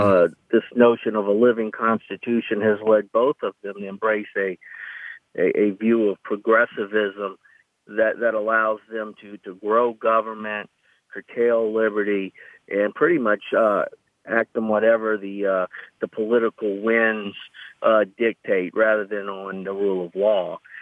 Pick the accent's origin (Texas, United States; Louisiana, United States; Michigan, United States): Louisiana, United States; I'm from Louisiana. We make oil and gas here. You know, that's one of our major exports. So you're undercutting my state's economy